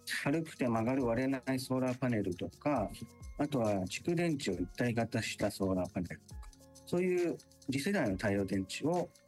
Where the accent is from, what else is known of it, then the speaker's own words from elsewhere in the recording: Sagamihara, Kanagawa, Japan; 私はですね、実を言うと生まれも育ちも相模原なんですけども、